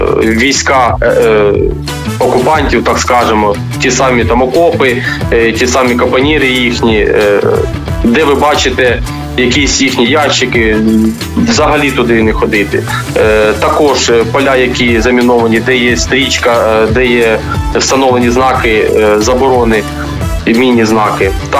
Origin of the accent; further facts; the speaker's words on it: Kherson, Kherson Oblast, Ukraine; Херсон – це моє найрідніше місто, я сам з Херсону.